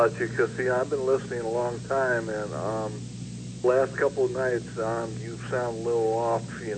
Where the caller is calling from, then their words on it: Phoenix, Arizona, United States; calling from Phoenix.